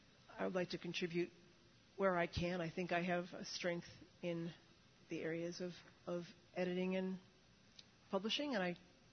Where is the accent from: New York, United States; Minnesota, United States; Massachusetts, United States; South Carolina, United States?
Massachusetts, United States; Reading; I'm from Reading, Massachusetts, north of Boston.